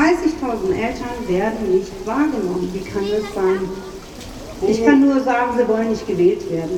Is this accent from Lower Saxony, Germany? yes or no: no; Hesse, Germany; ich komme aus Waldeck-Frankenberg